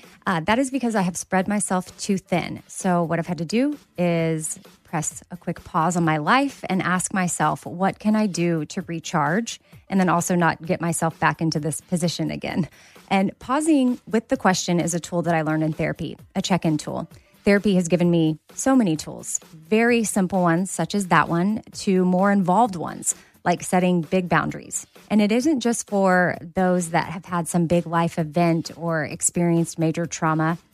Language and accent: English; Texas, United States; I feel it particularly as a Texan, but I think no matter where you live, you're affected when a shooting like this happens.